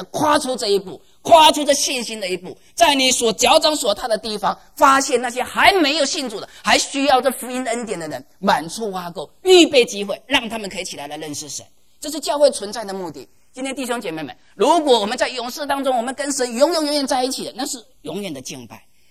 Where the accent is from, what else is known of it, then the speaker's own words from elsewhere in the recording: China; 弟兄姐妹，我们中国人常说我命在天，对不对？